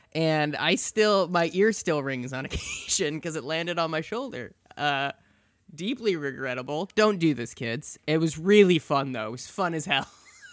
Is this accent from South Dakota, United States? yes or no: yes; South Dakota, United States; I'm from South Dakota, where there are no rules. It is fully the outback.